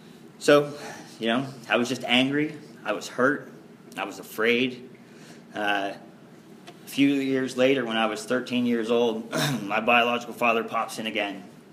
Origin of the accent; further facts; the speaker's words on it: Akron, Ohio, United States; also born or lived in Brunswick, Georgia; So my first memories of life, actually, although I grew up in Ohio outside of Akron, was in Brunswick, Georgia.